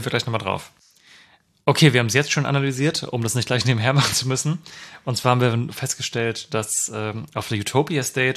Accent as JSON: {"language": "German", "region": "North Rhine-Westphalia", "country": "Germany", "said": "ich komme ja aus der Gegend."}